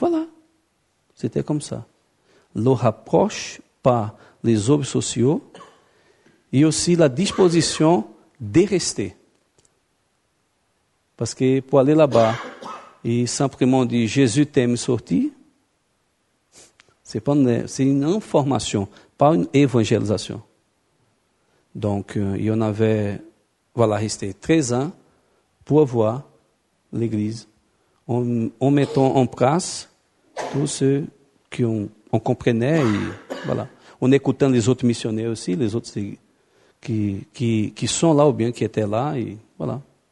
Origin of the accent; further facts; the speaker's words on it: Brazil; Non, je suis brésilien.